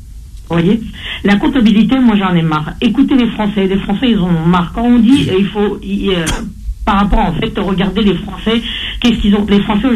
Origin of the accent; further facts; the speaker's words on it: France; Je suis française